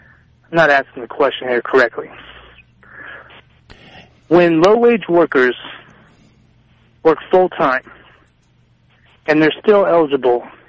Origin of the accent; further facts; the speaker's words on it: Kansas City, Missouri, United States; I grew up in Midtown. I'm 35 years old. I grew up working in the restaurants, not fast food, but I grew up in the restaurants in Kansas City, working there.